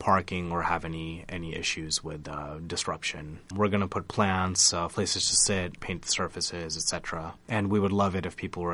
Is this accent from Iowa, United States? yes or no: yes; Ames, Iowa, United States; I grew up in Ames. I have stuck around, and I wanted to try to start doing things that'll make Ames a better place.